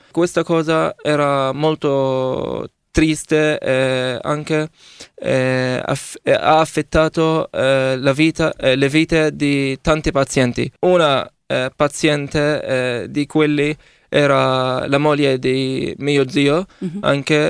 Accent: Rafah, Gaza Strip, Palestine; Italian is a second language; moved away as an adult; now in Italy; sono nato a Rafah, nella Triccia di Gaza, il 12 settembre 2004. Vengo dalla Palestina, della città di Rafah.

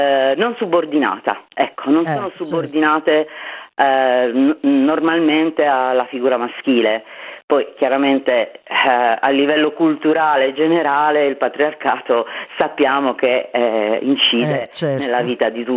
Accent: Sardinia, Italy; non sono nativa di questi luoghi, sono sarda ma non sono di Bonorva, non sono del Meilugu

